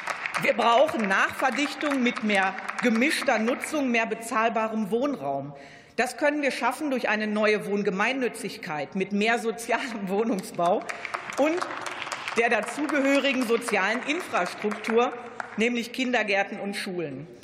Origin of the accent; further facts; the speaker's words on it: Wuppertal, North Rhine-Westphalia, Germany; wie zum Beispiel aus meiner Heimatstadt Wuppertal